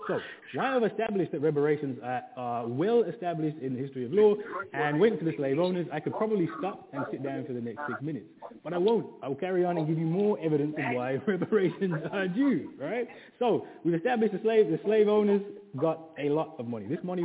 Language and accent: English; Birmingham, West Midlands, United Kingdom; Even places like, I'm from Birmingham.